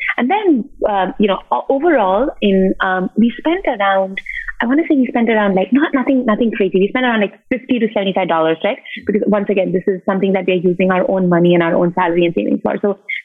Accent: Mumbai, Maharashtra, India; moved away as an adult; now in New York, United States; So I'm originally from Mumbai, born and raised. My parents actually still live there. And I came to the States for my undergrad.

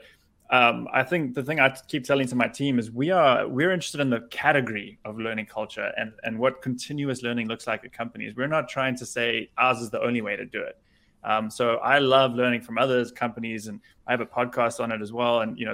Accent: South Africa; now in New Jersey, United States; I'm from South Africa originally.

